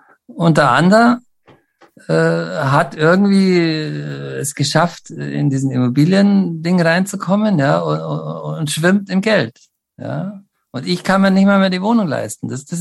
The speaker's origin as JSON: {"language": "German", "town": "Pullach", "region": "Bavaria", "country": "Germany", "said": "Und dem Ort, wo ich stamme ja ursprünglich aus dem Landkreis München, ja, haben Sie am Anfang schon gesagt, da war ich auch mal Kreis- und Gemeinderat, aus Pullach komme ich. Sehr schöne Gemeinde im Isartal."}